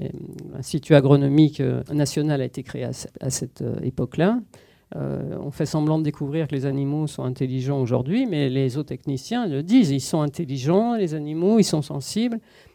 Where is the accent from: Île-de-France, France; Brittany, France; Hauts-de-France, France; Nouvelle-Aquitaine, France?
Île-de-France, France; Paris; Je viens de Paris, j'étais parisienne et je suis partie à la campagne comme beaucoup de néo-ruraux quand j'étais jeune.